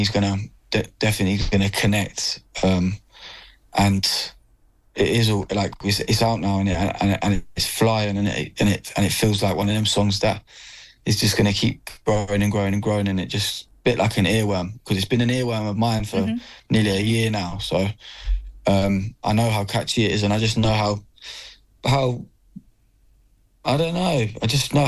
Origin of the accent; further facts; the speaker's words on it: Leinster, Ireland; obviously I'm from Offaly, so it's not only down the road, not too far